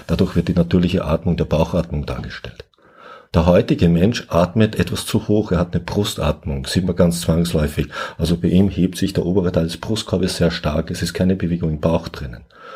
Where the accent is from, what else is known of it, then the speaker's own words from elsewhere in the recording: Austria; Ich komme ja aus Österreich, ich komme aus dem Süden